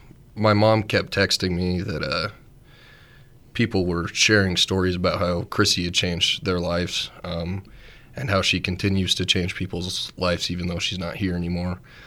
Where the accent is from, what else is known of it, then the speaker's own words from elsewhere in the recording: Riverton, Wyoming, United States; Yeah, I am. I'm from Riverton.